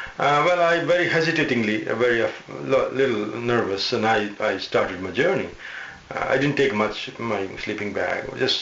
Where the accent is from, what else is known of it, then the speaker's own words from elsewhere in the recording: Punjab, India; I was born in Punjab, because my mother was from Punjab. Mm-hmm. So I grew up there